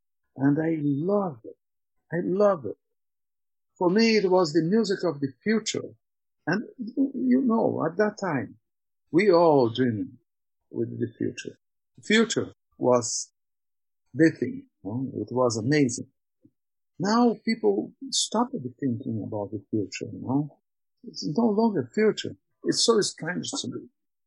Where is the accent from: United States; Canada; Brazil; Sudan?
Brazil; moved away; also born or lived in Geneva, Switzerland; But in fact, I was born in Brazil and I lived many, many years in Brazil until 1986.